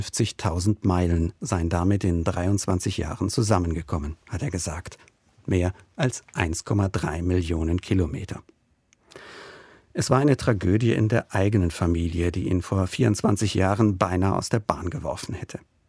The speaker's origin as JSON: {"language": "German", "region": "Rhineland-Palatinate", "country": "Germany", "tie": "born or raised there", "said": "die sich hier in meiner Heimat an den kurvigen Straßen des Pfälzerwaldes gelegentlich finden."}